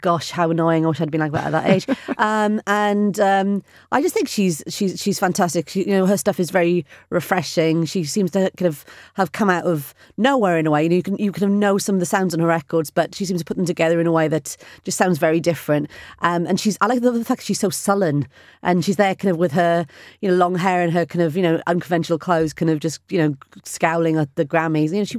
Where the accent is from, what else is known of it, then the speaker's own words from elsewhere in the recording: Swansea, Wales, United Kingdom; I'm from Swansea, you know, in Wales.